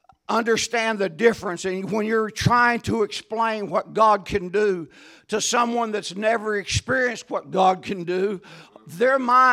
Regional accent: Texas, United States; I'm from Texas. I'm part of the y'all team.

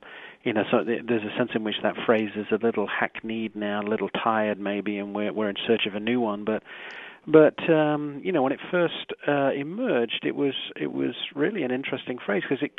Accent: East Midlands, United Kingdom; born there; She was born really in the West Midlands. I was born in the East Midlands, and there's something of that sensibility that shows up in her fiction

